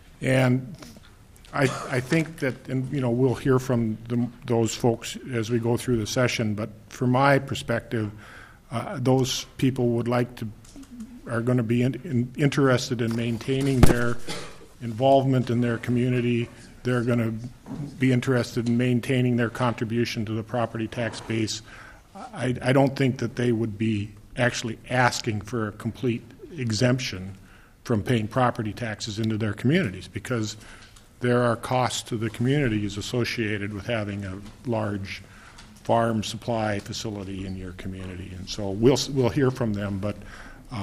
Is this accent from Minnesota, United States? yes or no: yes; Clearbrook, Minnesota, United States; He resides in Clearbrook, my hometown.